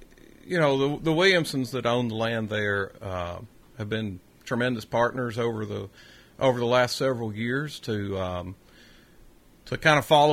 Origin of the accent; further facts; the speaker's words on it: Tennessee, United States; I grew up in Wilson County, just on the north side of Cedars of Lebanon State Park. Grew up helping some local dairy farmers there, and grew up with some beef cattle and some tobacco there.